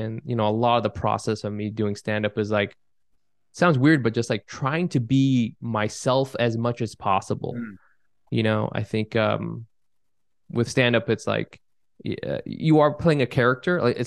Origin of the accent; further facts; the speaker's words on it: California, United States; growing up in California, you know, I was kind of like, I had an arm's length from the Vietnamese culture. And like, and I grew up in California in the 90s.